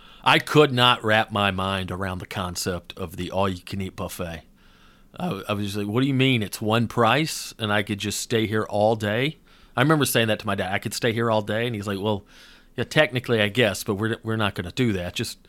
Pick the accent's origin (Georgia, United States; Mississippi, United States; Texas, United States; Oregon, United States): Georgia, United States; I had no idea about Jewish culture growing up in North Georgia.